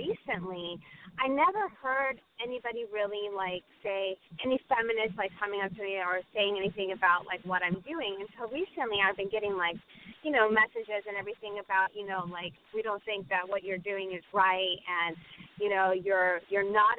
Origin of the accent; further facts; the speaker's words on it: Thousand Oaks, California, United States; I grew up in like mostly Wessex Village, Thousand Oak